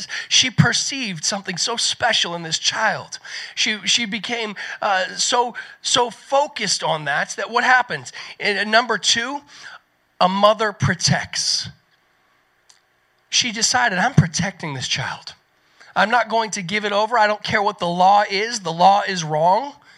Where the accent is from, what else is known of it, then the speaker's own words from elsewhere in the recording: the South, United States; But I'll tell you, I grew up in the South